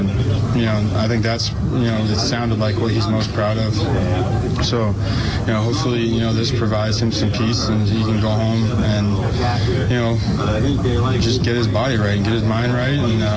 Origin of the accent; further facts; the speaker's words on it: Florida, United States; You know, we come from a similar area. We're both from Florida.